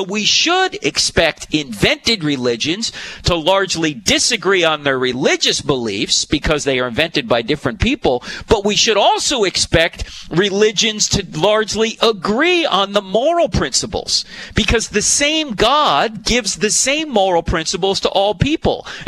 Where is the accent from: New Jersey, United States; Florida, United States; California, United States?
New Jersey, United States; And I'm from New Jersey, by the way.